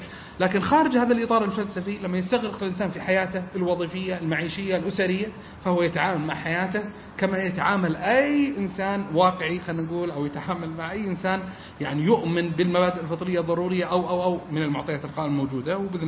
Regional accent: Dammam, Eastern Province, Saudi Arabia; أنا من الشرقية في الدمام

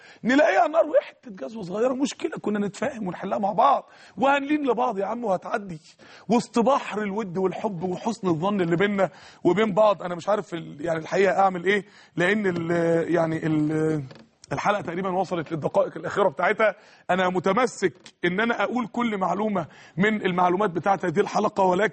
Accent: Mansoura, Dakahlia, Egypt; عندنا في المنصوره لانه رمز من رموزنا

